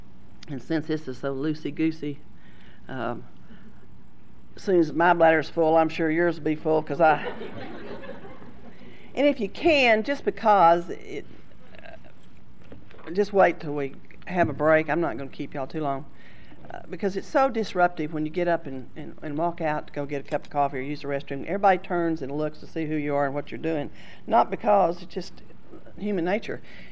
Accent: Texas, United States; now in California, United States; I sleep out in California, but I'm sure from Texas. I want you to know.

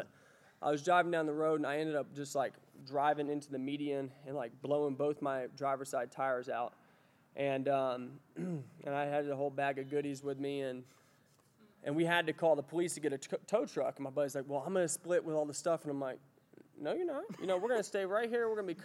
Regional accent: Atlanta, Georgia, United States; moved away as an adult; now in Salt Lake City, United States; I spent all my years growing up in Atlanta, and for whatever reason, my higher power found it necessary for me to come to Salt Lake City.

